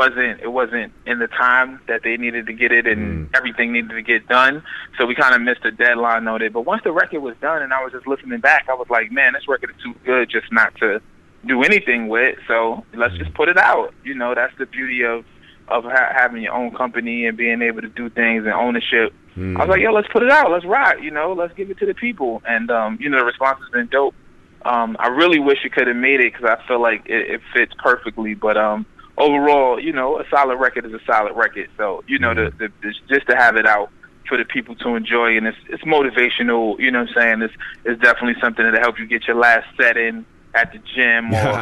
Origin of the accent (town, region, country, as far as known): New York, United States